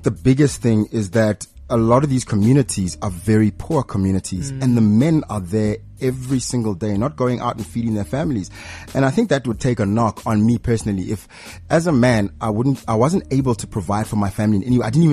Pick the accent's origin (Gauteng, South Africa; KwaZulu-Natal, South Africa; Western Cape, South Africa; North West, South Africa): Gauteng, South Africa; Soshanguve; I grew up in the north of Pretoria as well, but that was like the north, Soshanguve.